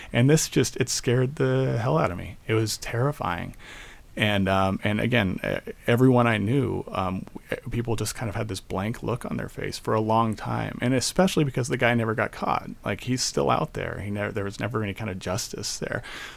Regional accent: Aurora, Colorado, United States; So when I was in eighth grade in 1984, I grew up in Aurora. My family bought a new house in Aurora in 1970. And my dad still lives in that house, actually.

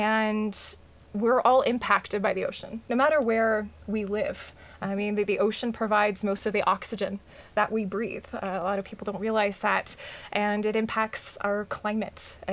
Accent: Texas, United States; also born or lived in Florida; And I was very fortunate, like I said, growing up in Texas, being able to visit the ocean quite a bit, and also visiting Florida on a fairly regular basis.

